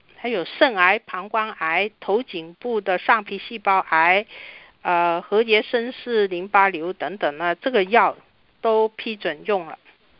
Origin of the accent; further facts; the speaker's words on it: China; 就是比如说我们中国人常说的电疗还有化疗